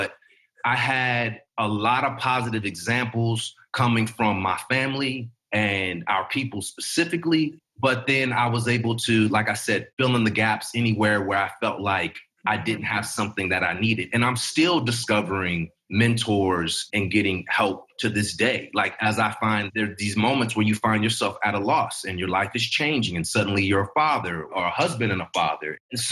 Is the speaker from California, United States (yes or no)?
yes; Hayward, California, United States; felt very unique to any of my friends growing up in Hayward, California, which is a city over from Oakland.